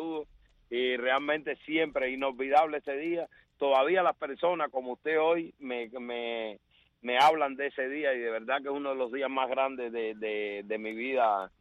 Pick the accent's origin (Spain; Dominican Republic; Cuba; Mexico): Cuba; Guajay, Havana; Sí, realmente soy de Guajay, Boyeros, orgullosamente Guajay y Boyeros, ¿no? Ciudad Habana, pero mi padre es de Villa Clara.